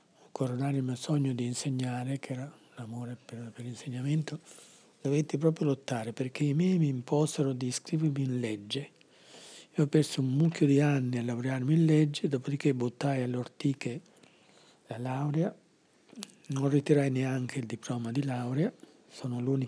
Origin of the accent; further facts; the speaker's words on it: Brattirò, Calabria, Italy; now in Milan, Italy; Poi per via dei bombardamenti, 41 diciamo, per via dei bombardamenti mi sono spostato in un paesino vicino a Tropea che si chiama Brattirò e che mi è rimasto nel cuore, come anche il suo dialetto.